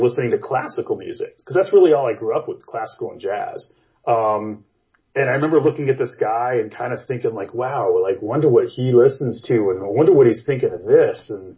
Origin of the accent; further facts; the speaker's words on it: Phoenix, Arizona, United States; Earliest musical recollection has to be being a young kid in Prescott, Arizona, which I grew up in Phoenix, but we had like a little, winter cabin there.